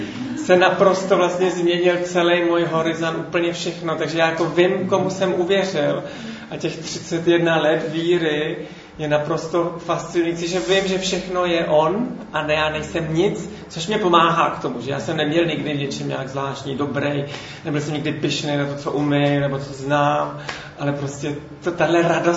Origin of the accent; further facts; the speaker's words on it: Byšice, Central Bohemian Region, Czechia; To jsou Byšice u Mělníka. Takže tam jsem vyrostl, mám jednu sestru, o 9 let starší, která učí hudebku v Praze.